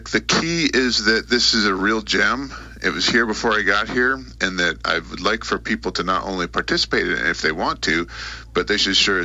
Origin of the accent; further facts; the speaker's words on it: Philadelphia, Pennsylvania, United States; now in Kentucky, United States; And I came here 15 years ago. I voted with my feet. I came from Philadelphia, and I came to the place that's best in the world.